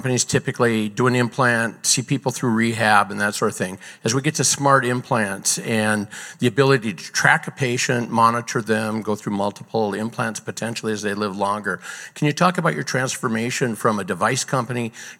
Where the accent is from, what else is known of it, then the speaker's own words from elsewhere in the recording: Minnesota, United States; S3 Connected Health, and I'm from the Twin Cities area.